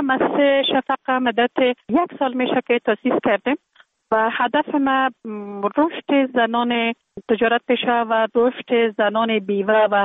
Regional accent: Kabul, Afghanistan; در کابل زندگی میکنم. در کابل متولد شدیم در سال 1363 در یک خانه واده روشن فکر، خانواده که از جمله خانواده های اهل معارف کشور بودن متولد شدیم

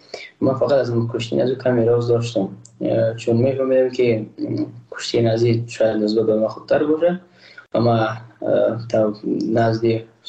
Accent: Afghanistan; احساس کردم که ما تاجک نیستم، احساس کردم ما ازبک پشتون نیستم، ما یک افغان هستم

